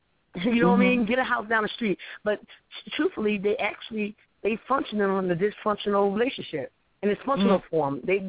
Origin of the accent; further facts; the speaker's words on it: New Jersey, United States; When I got pregnant with my first son, I'm from New Jersey, I came back home, but I wanted my son to know his father, so I moved down there.